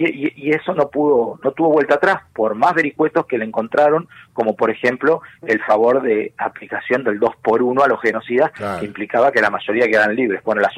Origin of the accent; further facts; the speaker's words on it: Argentina; si hay algo que nosotros reivindicamos y debemos sentirnos orgullosos como argentinos y argentinas